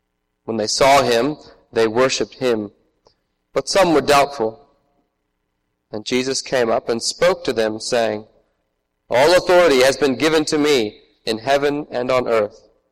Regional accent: Kokomo, Indiana, United States; now in Australia; I'm from Kokomo originally, but I've lived in Australia for the past 9 years.

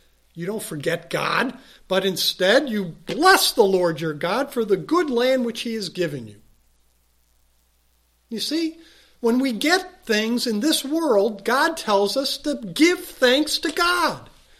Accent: Chicago, Illinois, United States; And I'll tell you, I grew up in Chicago.

